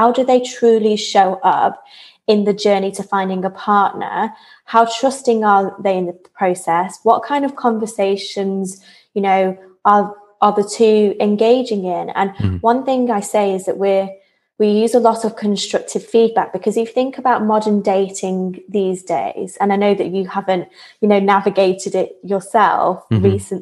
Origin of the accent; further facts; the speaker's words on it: Manchester, North West England, United Kingdom; There's a saying, maybe it's a northern saying because I'm from Manchester, I'm a bit long in the tooth in the dating industry